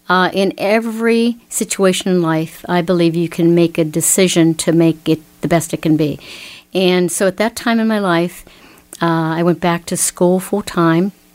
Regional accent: Butler, Pennsylvania, United States; Well, I was born and raised in Butler. Still live there.

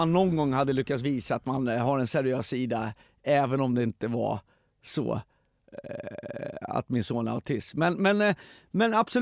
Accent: Stockholm, Stockholm County, Sweden; Alltså, jag växte upp i Hässelby och där var ju en period av när folk började snacka orten, slang

